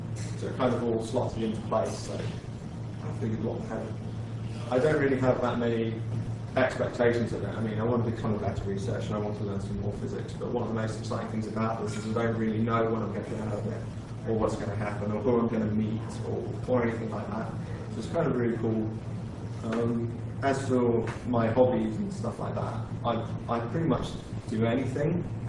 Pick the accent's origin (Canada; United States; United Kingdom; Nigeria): United Kingdom; England; I come from England. I live in Cornwall, which is in the southwest, a little boot bit, just uphill from the beach